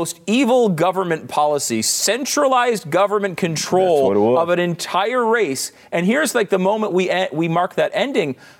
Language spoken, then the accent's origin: English; Northeast, United States; And, you know, I'm from the Northeast. I had never heard of Juneteenth until like a few years ago.